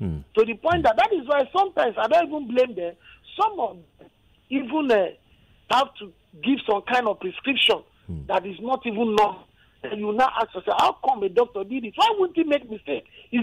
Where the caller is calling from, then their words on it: Orile Egum, Lagos, Nigeria; I'm calling from Orile Egum.